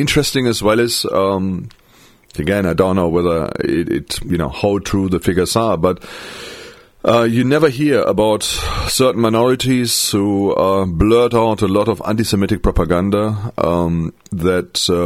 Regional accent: North Rhine-Westphalia, Germany; English is a second language; these raids were done in my home state, I think in North Rhine-Westphalia.

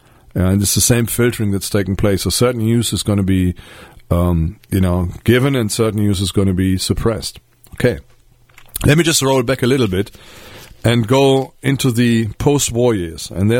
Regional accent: West Germany, Germany; I grew up in West Germany, so I thought I was free

